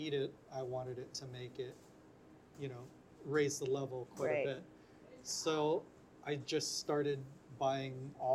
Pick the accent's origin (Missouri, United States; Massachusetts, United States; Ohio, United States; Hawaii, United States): Hawaii, United States; growing up, being born and raised in Hawaii, it didn't seem like that was real because it wasn't to me.